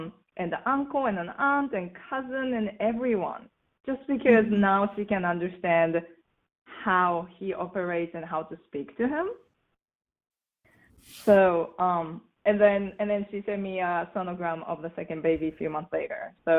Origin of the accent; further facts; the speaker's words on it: Japan; I'm originally from Japan. We don't wear shoes in the house.